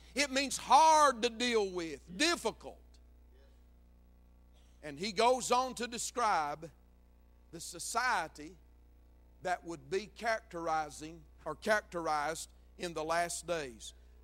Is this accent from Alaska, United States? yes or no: no; Georgia, United States; I grew up in Dawson County, Georgia.